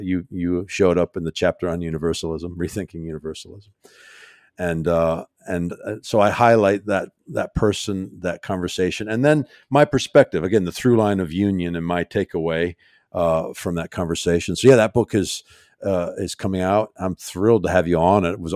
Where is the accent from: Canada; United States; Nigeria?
Canada; Birria, and I'm trying to roll my R's, but I'm a Canadian kid, so have a hard time rolling them.